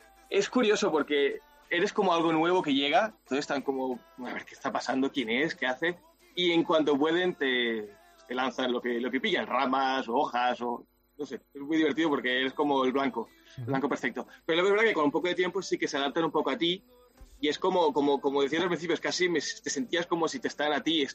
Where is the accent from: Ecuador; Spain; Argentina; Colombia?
Spain; Barcelona, Catalonia; now in Japan; Soy de Barcelona, sí.